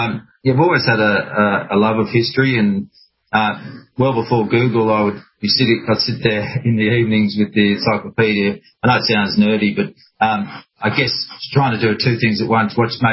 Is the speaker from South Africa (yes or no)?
no; Australia; Growing up in Australia